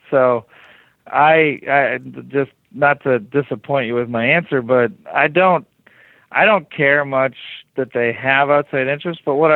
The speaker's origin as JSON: {"language": "English", "region": "Ohio", "country": "United States", "also_born_or_lived": "Wisconsin", "said": "I'm from rural Ohio. I was born in Wisconsin."}